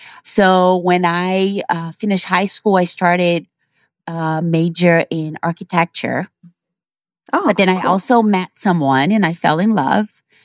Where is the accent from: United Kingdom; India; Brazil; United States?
Brazil; So I was born and raised in Brazil.